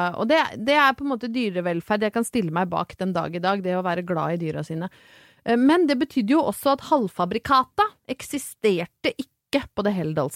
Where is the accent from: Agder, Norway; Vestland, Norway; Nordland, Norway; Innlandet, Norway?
Innlandet, Norway; Brøttum; når jeg vokste opp på Brøttum